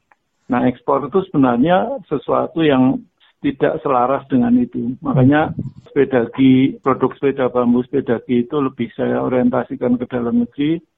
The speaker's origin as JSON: {"language": "Indonesian", "region": "Java", "country": "Indonesia", "said": "Karena memang nama tipe-tipe sepeda saya menggunakan bahasa Jawa karena kami berasal dari Jawa."}